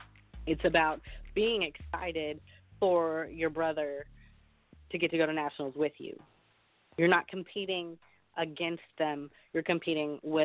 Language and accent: English; Arkansas, United States; He came all the way from Texas, and I came all the way from Arkansas.